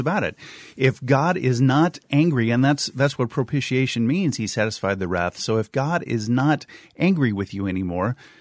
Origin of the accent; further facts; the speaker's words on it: California, United States; Yeah, but I grew up in the South, so that's kind of my connection.